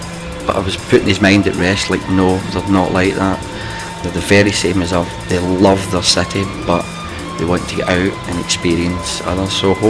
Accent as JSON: {"language": "English", "town": "Glasgow", "region": "Scotland", "country": "United Kingdom", "said": "I come from Glasgow in Scotland."}